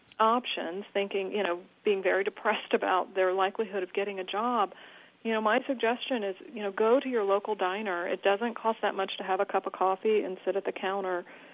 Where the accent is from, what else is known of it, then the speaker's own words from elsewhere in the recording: California, United States; Because, you know, I'm from the Bay Area.